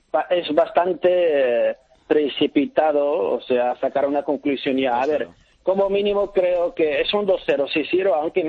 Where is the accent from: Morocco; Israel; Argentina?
Morocco; Tangier, Tanger-Tetouan-Al Hoceima; A ver, yo soy de Tánger